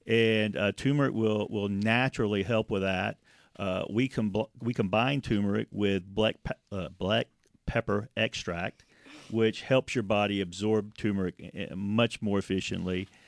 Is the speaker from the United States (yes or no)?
yes; the South, United States; I call it turmeric. I'm from the South.